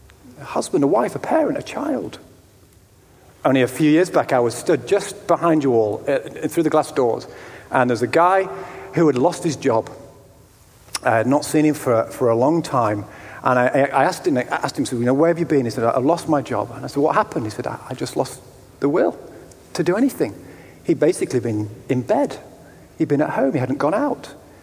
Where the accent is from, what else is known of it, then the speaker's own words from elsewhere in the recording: Yorkshire and the Humber, United Kingdom; I mean, I'm from Yorkshire.